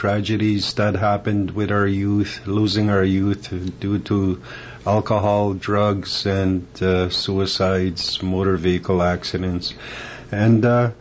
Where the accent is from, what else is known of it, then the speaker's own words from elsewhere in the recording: Beauval, Saskatchewan, Canada; I was born in Beauval and of Métis origin, French and Cree. And I was born and raised there, and I went on to secondary school.